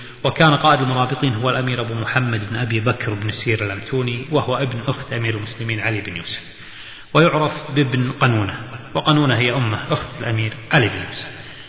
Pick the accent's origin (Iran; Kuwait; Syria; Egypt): Kuwait; طبعا القليعة بلهجتنا ننطقها نقول الجليعة، وهي المنطقة طبعا عندنا المعروفة على ساحل الخليج العربي جنوب الكويت